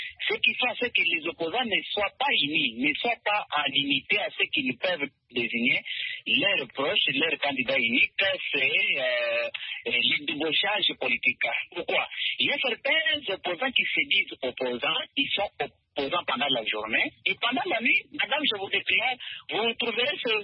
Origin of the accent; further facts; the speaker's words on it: Republic of the Congo; Je suis fier, puisque je suis africain, je suis congolais, un vrai opposant en Afrique